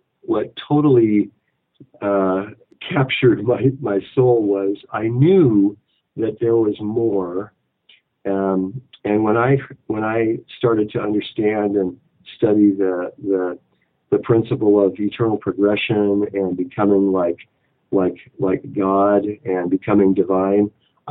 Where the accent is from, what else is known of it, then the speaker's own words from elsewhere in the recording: Midwest, United States; I grew up in the Midwest as a practicing and devout Roman Catholic.